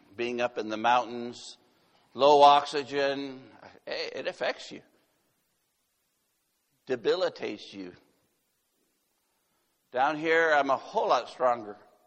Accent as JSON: {"language": "English", "town": "Laredo", "region": "Texas", "country": "United States", "tie": "born or raised there", "said": "My mom is Mexican. I grew up in Laredo, Texas. I grew up more with my family in Mexico than here in the United States."}